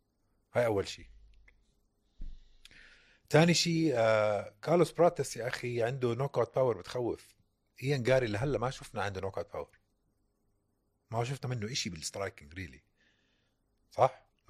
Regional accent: Syria; أنا سوري بس ما غلط كتير

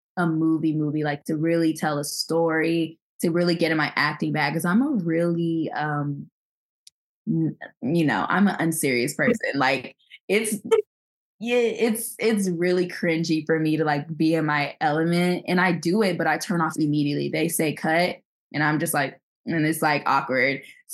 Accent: Nigeria; she's also African and I'm Nigerian.

